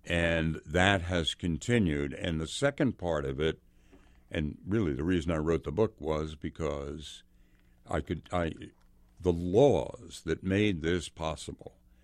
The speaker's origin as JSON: {"language": "English", "country": "United States", "said": "I'm an American. I'm a hopelessly an American. I love my country."}